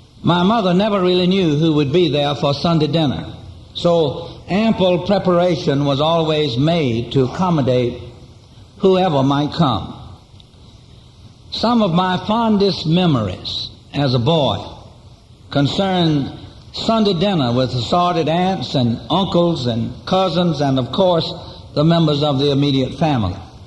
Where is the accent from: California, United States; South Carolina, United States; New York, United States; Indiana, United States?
South Carolina, United States; Kingstree; I will fly this afternoon to Kingstree, South Carolina, my hometown, where I will be a part of the celebration in the next 2.5 days of the 255th anniversary of that church's founding, of our church there. It is no secret by now that I grew up on a farm in South Carolina in the Low Country.